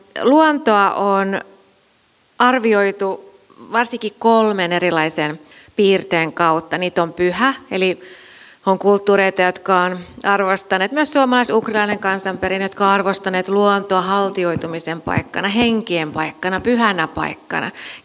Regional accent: Central Finland, Finland; Mäkin kasvoin tuolla Keski-Suomessa sellaisessa pienessä kylässä, missä oli kansanlehtoja.

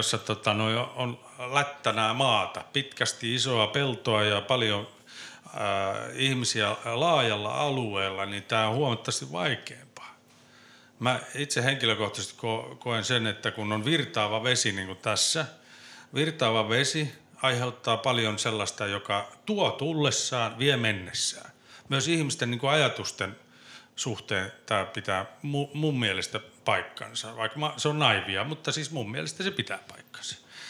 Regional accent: Kerava, Uusimaa, Finland; Minä kun olen Keravalta, niin minä joudun käsin huitomaan ja yrittämään löytämään epätoivoisesti sanoja.

